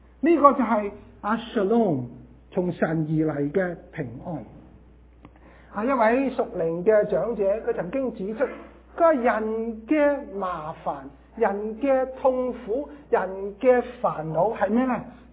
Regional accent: Hong Kong; 我们香港人所说的 bumper 应该是 bumper

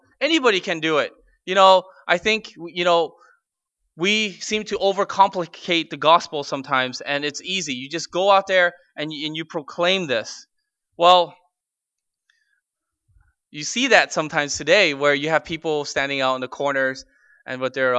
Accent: United States; You know, I'm an American. I very much love America.

